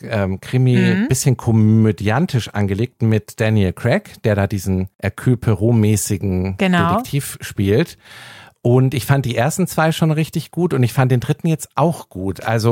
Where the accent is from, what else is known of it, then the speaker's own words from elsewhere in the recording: Bavaria, Germany; Ja, aber es ist ja, wie man bei uns in Bayern sagt